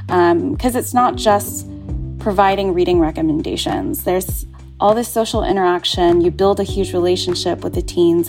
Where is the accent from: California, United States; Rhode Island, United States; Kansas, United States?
California, United States; Oakland; I grew up in the Oakland Public Libraries.